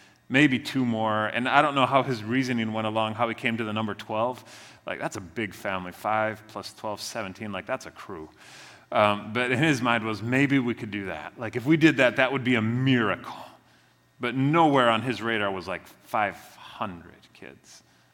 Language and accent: English; Mexico; moved away as an adult; also born or lived in Charlotte, United States; I was born in Mexico. I grew up there most of my life. When I was 18, I left Mexico, moved to Carolina, lived in Charlotte for a while, went to school there, and eventually moved back to Mexico.